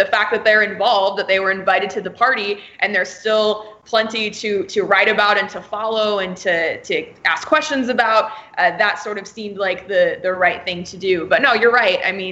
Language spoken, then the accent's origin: English; Phoenix, Arizona, United States; I grew up in Phoenix. I do believe that this is a Suns town at its core